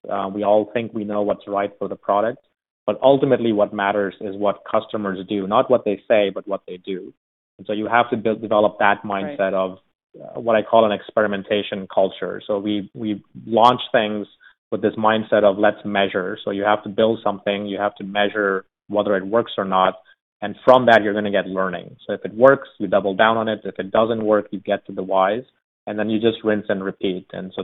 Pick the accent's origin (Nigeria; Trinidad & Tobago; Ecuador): Nigeria; moved away as an adult; now in United States; So I grew up in Africa. I've been living in the U.S. for a long time.